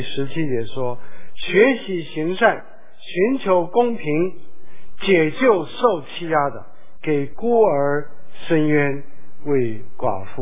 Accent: Shandong, China; 你是山东人，我是山东人，这些人都是山东人，咱们来认同一下。

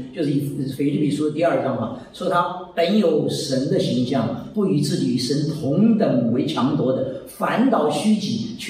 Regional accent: China; 这个眉毛跟眼睛，我们中国人有很多的名词来形容啊

